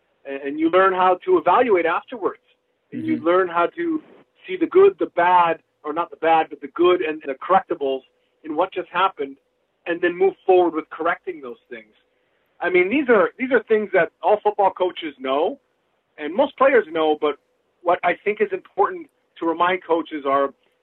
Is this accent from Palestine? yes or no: no; British Columbia, Canada; shipped me back home to my hometown team, the BC Lions